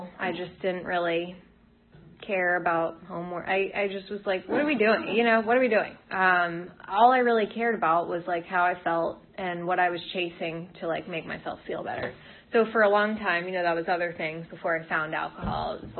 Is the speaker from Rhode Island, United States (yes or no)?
yes; Rhode Island, United States; I grew up in Rhode Island. I grew up in an alcoholic house.